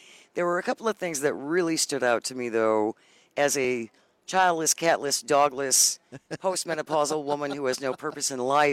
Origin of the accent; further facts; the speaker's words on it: Hartford, Wisconsin, United States; When I grew up in Hartford, it's about an hour northwest of Milwaukee, so we used to go to opening day all the time.